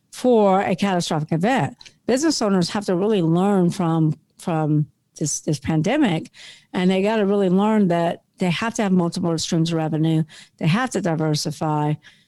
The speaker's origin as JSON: {"language": "English", "region": "California", "country": "United States", "lives_now": "New Orleans, United States", "said": "So, yeah, I'm in New Orleans. I'm not from New Orleans. I'm from California."}